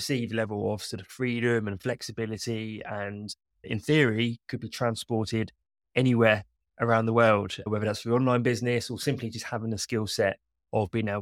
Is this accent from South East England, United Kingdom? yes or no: yes; South East England, United Kingdom; I'm based in England. I'm sure a lot of you can tell by my accent. I grew up in a town just outside of London. So it was around 45 minutes west of London, a fairly sort of large market town to a degree.